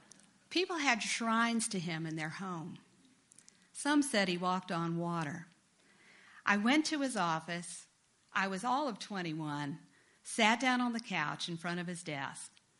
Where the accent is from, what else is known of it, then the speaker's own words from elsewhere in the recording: Jacksonville, Florida, United States; once I was an intern in Jacksonville, Florida, my hometown